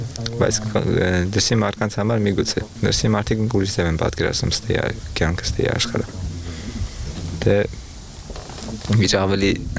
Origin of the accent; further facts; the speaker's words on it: Nagorno-Karabakh, Azerbaijan; ես Ղարաբաղց եմ